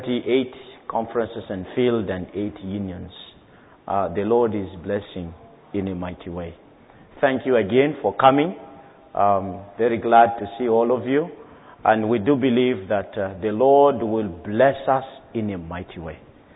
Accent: Madagascar; Big one is Madagascar, my home country

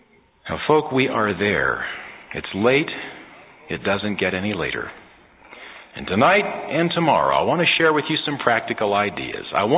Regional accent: Santa Monica, California, United States; I was born in Santa Monica, grew up there. I mean, at the foot of Sunset Boulevard.

